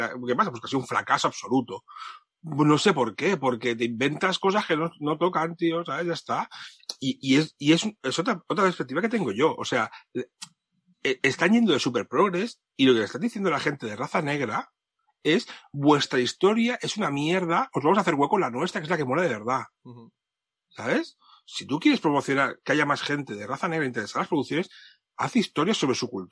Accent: Spain; Como español, invadido por los griegos, por los romanos, por los visigodos y por toda esta chusma, es mi cultura

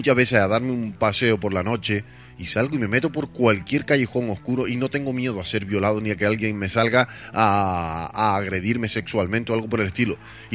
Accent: Spain

